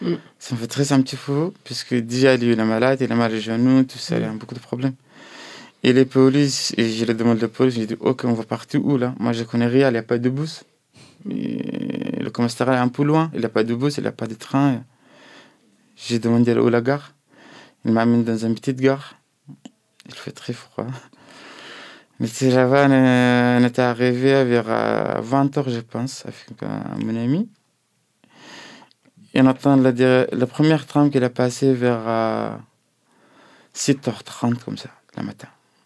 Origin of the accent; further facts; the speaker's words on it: Sudan; French is a second language; now in France; Moi, en fait, je suis né dans un petit village, en fait, mais je suis grandi dans une troisième ville au Soudan.